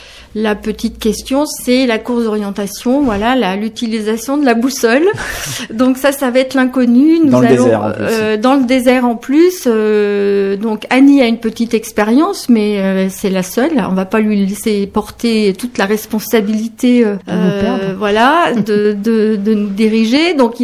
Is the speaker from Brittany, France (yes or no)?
yes; Brittany, France; dans l'agglomération briochine, puisque nous sommes soit de Saint-Brieuc, Pordic, Trégueux et Plédan. C'est tout près, c'est très local.